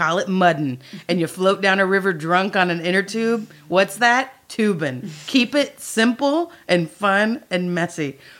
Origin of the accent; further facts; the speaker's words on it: Grand Prairie, Texas, United States; Now, I'm from Grand Prairie, Texas. It's a suburb of Dallas, but has a real country bend to it.